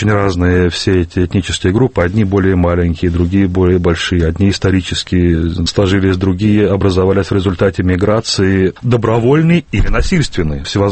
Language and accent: Russian; Moscow, Russia; Я москвич.